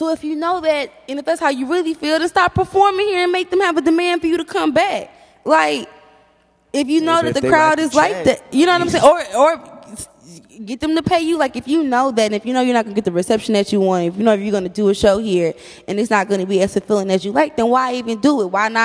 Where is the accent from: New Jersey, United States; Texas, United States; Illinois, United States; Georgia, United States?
Texas, United States; Dallas; from Dallas.